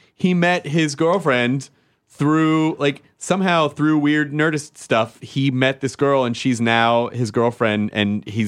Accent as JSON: {"language": "English", "region": "the South", "country": "United States", "said": "And y'all, I'm from the South too, introduced me to Doug Benson and a lot of stand-up comics and also."}